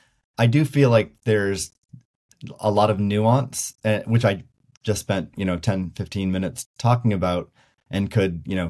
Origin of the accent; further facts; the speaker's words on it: United States; like the United States, like I'm American, right? So like, I'm proud of my country.